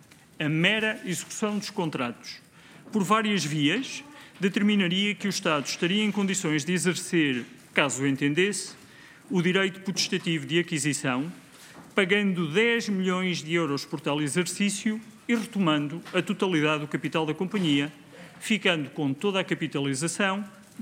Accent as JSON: {"language": "Portuguese", "country": "Portugal", "said": "E fico feliz, enquanto ex-membro do Governo e enquanto português"}